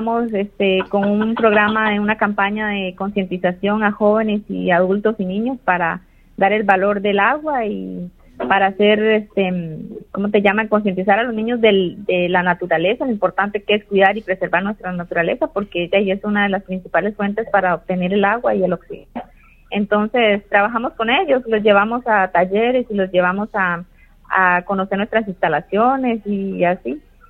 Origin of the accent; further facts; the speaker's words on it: Isla Venado, Puntarenas, Costa Rica; uno dice, vengo de Isla Venado, y la gente asombra y dice, ¿y a dónde es eso?